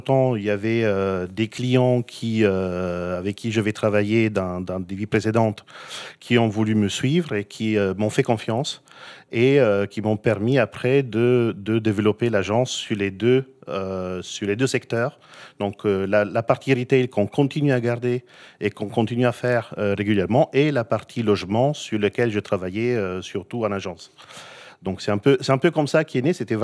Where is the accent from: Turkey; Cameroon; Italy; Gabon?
Italy; French is a second language; moved away as an adult; now in Paris, France; Bah, parcours, je suis italien, bah, ça s'entend un peu de mon accent. Je suis arrivé à Paris en 2000